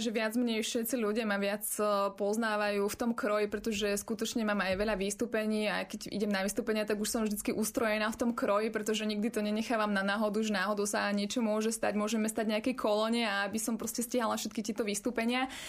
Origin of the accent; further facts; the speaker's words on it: Skalité, Žilina Region, Slovakia; Ano, jsou to Kysuce a konkrétně pochádzam z obce Skalité.